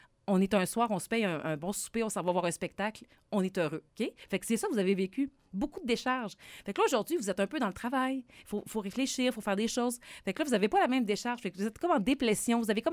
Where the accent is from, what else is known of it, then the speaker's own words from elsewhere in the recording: Quebec, Canada; Je ne sais pas pourquoi je viens du Lac-Saint-Jean, je dois être bizarre.